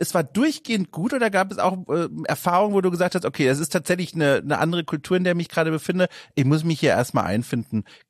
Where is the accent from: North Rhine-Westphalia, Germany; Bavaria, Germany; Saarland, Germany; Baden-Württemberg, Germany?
Bavaria, Germany; now in Hamburg, Germany; ich komme aus Süddeutschland tatsächlich, aus dem tiefsten fränkischen Wald und bin aber dort dann weggezogen, als es dann ging quasi. Und ich fühle mich jetzt hier oben sehr wohl